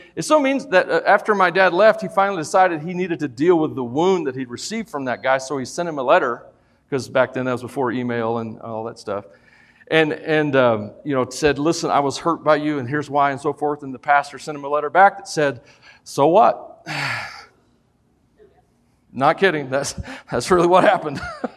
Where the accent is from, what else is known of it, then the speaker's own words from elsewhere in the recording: the South, United States; We're from the South. We are Southerners. We went to the North.